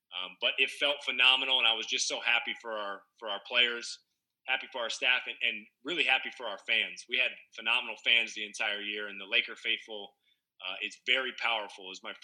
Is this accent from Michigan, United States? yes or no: no; California, United States; So I grew up in Northern California. I went to De La Salle High School, played basketball there